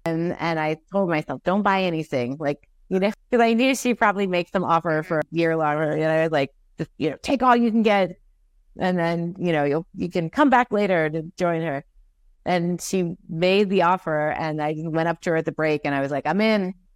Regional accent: Ohio, United States; I mean, I grew up poor in Southern Ohio. My dad was an alcoholic. My mom was bipolar.

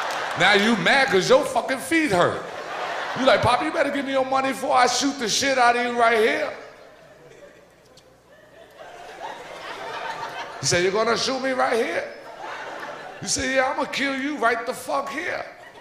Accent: Brooklyn, New York, United States; I love people from Brooklyn. I'm from Brooklyn, shit.

